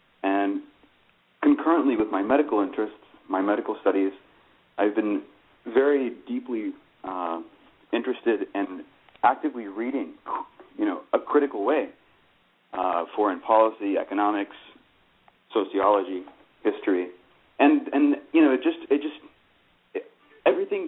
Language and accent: English; Bluefield, West Virginia, United States; also born or lived in India; Well, I'm 31 years old. I was born in India, but I grew up in Appalachia, right on the border of West Virginia and Virginia, in a small former coal mining town called Bluefield.